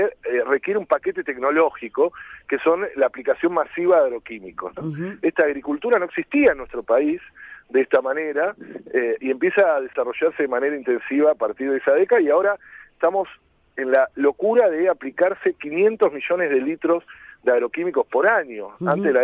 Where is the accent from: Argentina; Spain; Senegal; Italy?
Argentina